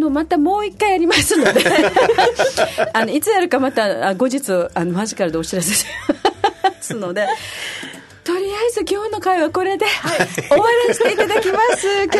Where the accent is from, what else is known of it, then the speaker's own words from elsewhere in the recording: Okinawa, Japan; 私たちは沖縄の人間だから沖縄で沖縄でと思うけど